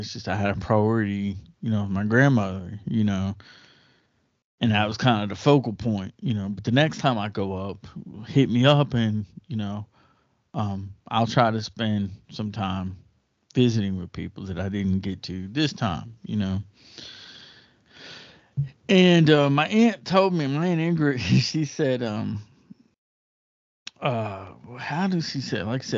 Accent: Alabama, United States; I didn't really grow up around my family. I grew up in Alabama.

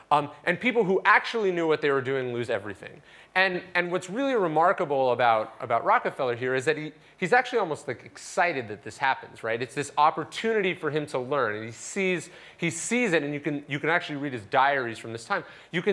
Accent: United States; I'll apologize in advance for the Americanness of my examples. I'm very American

